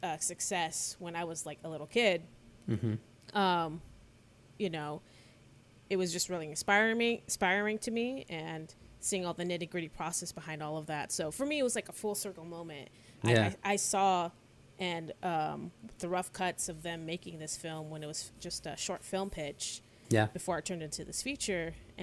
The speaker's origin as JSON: {"language": "English", "region": "California", "country": "United States", "tie": "born or raised there", "lives_now": "Pasadena, United States", "said": "I mean, I'm kind of Orange County. I grew up in Orange County."}